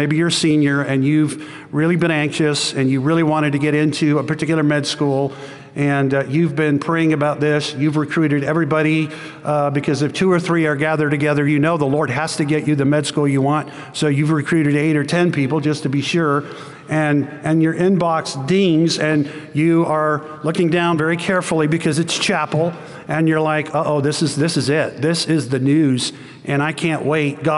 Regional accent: New Zealand; born there; That's a very special team to me because I was born in New Zealand.

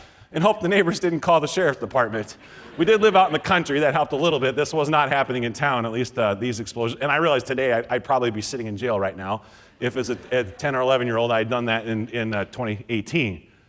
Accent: Nebraska, United States; born or raised there

